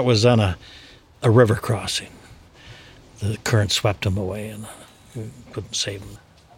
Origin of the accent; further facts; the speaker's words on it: Michigan, United States; I grew up in the Upper Peninsula.